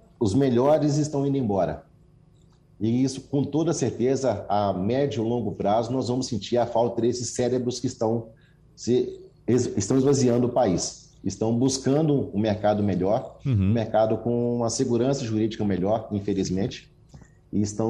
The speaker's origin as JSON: {"language": "Portuguese", "country": "Brazil", "said": "o que é triste para o brasileiro, eu como brasileiro que sou, eu fico triste ao ver isso"}